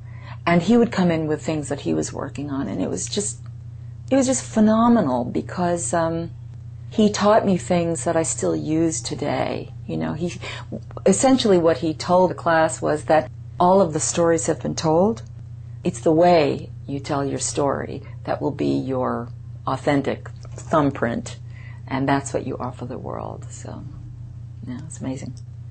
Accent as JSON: {"language": "English", "town": "New York City", "region": "New York", "country": "United States", "tie": "born or raised there", "said": "And luckily, again, I was raised in New York City, so I went to the High School of Performing Arts."}